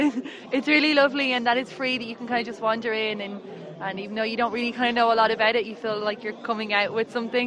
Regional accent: Ireland; I'm also from Ireland.

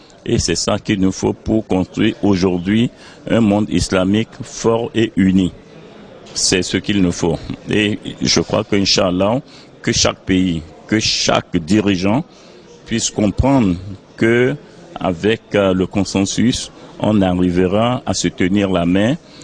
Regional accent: Benin; je viens du Bénin

